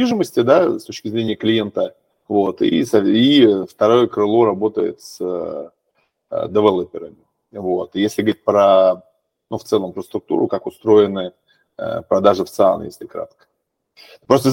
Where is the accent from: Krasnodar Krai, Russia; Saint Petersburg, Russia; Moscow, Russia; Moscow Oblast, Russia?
Saint Petersburg, Russia; я вообще из Петербурга.